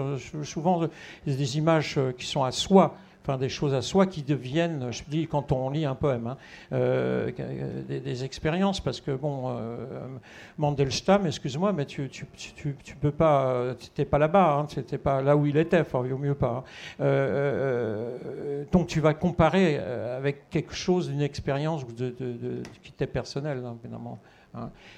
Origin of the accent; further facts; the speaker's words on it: Corsica, France; je suis corse, donc dans le temps, la tradition orale, la poésie corse est très très importante